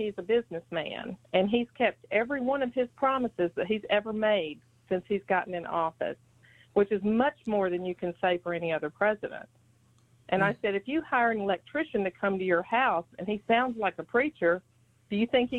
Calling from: Wichita, Kansas, United States; I'm calling from Wichita, Kansas, and I personally believe that things have unfolded the way they should have been all in all.

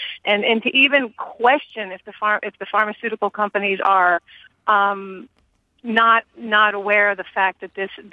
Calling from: Burlington, Vermont, United States; I'm calling from Burlington, Vermont.

